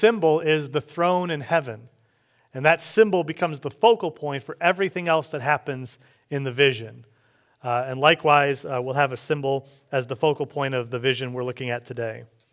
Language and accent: English; Detroit, Michigan, United States; Like I grew up in the Detroit area, and we had the Thanksgiving Day parade every year.